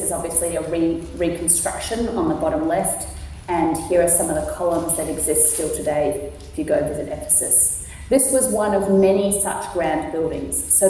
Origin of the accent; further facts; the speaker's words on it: South Africa; moved away; and I grew up in South Africa for the first part of my life